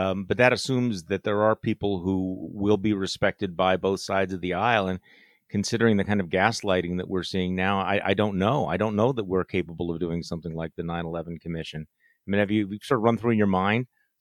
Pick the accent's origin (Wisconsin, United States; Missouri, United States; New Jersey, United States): Wisconsin, United States; the low point of yesterday's hearing was the performance by my home state senator, the senior senator from the state of Wisconsin